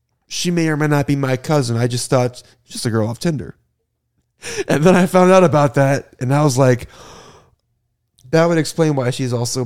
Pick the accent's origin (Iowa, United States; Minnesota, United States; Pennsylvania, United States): Iowa, United States; I'm also from Iowa. I'm also from the same county as you.